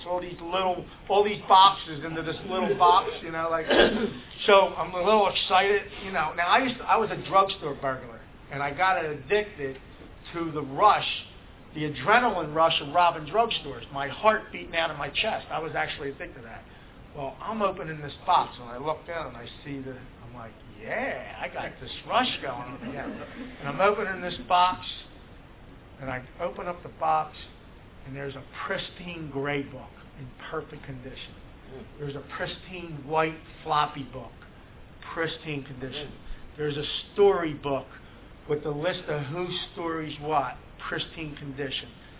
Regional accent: Philadelphia, Pennsylvania, United States; I say, hey … … from Philly. I'm collecting NA stuff.

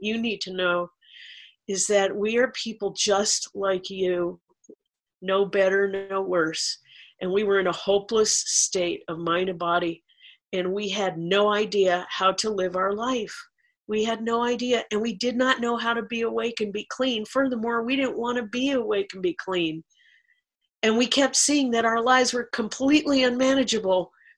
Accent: Santa Cruz, California, United States; I live in the mountains, and I got clean in North Hollywood

